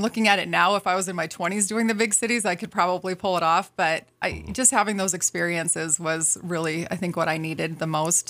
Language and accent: English; Spokane, Washington, United States; now in Sandpoint, United States; Spokane, Washington was my hometown for a long time